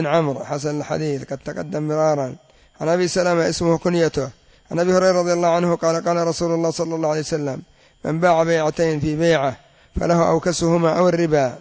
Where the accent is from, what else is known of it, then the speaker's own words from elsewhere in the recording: Yemen; كما يفعل الكريمي عندنا في اليمن